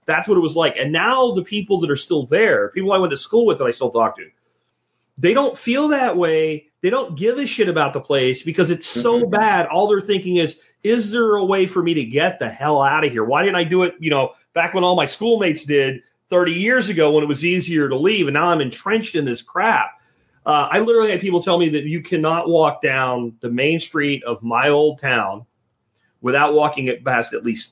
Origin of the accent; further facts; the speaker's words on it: Northeast, United States; but less prevalent where you are than, like, where I grew up in the Northeast is, like, the drugs.